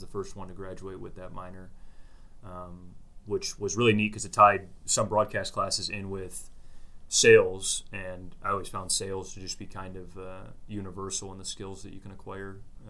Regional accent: Clinton Township, Michigan, United States; I'm from Metro Detroit area, Clinton Township, St. Clair Shores area, and went to Lancers High School.

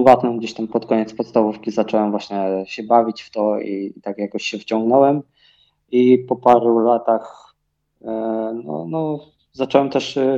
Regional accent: Szczecin, West Pomeranian Voivodeship, Poland; Moje pierwsze zawody triatlonowe, to tak mi się wydaje, to właśnie chyba były u mnie w Szczecinie. Tam właśnie, tam gdzie się wychowywałem, tam właśnie wystartowałem na tych pierwszych zawodach

